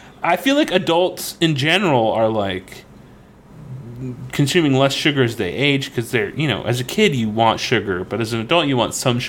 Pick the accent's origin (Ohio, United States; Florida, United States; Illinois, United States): Florida, United States; So growing up in North Florida, obviously, sweet tea is basically everywhere, right?